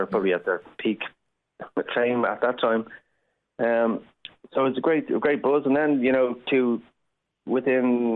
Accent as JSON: {"language": "English", "country": "Ireland", "said": "as Irish people, with any sense of knowledge of history, of our own history, there are so many parallels."}